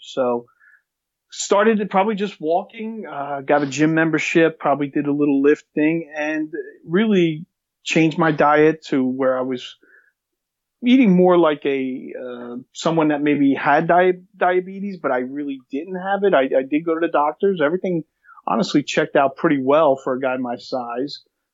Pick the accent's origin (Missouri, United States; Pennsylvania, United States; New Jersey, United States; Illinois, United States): New Jersey, United States; So, okay, where I'm from Jersey. I turned 50 in November. Been living in New Jersey my whole life